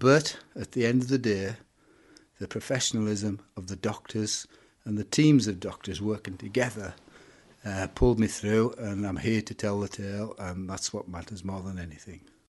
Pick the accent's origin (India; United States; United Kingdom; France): United Kingdom; Cockermouth, North West England; I'm from Cockermouth.